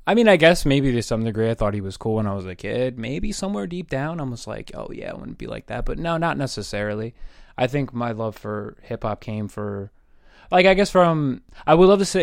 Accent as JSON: {"language": "English", "town": "Newburgh", "region": "New York", "country": "United States", "tie": "born or raised there", "said": "Newburgh, New York. Right Newburgh. Here where we're sitting now. Same city."}